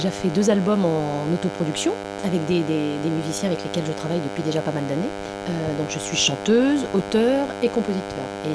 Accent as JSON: {"language": "French", "town": "Quimper", "region": "Brittany", "country": "France", "tie": "born there", "also_born_or_lived": "Vannes", "said": "j'ai vécu à Vannes en fait pendant longtemps. Je suis née à Quimper, j'ai toute ma famille à Brest et j'ai vécu à Vannes longtemps."}